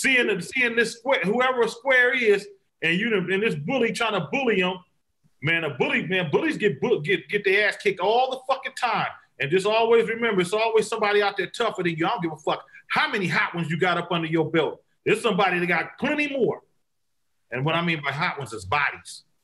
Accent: Vallejo, California, United States; We made it, you know, really really good to say, I'm from Vallejo with your chest out. Like, you understand me? Like, you ain't, you know, it's the V. Like, we made it good to be from Vallejo.

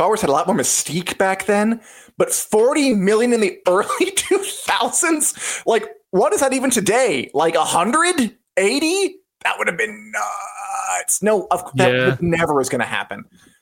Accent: United States; I'm an American. I don't look beyond the borders of my own country.

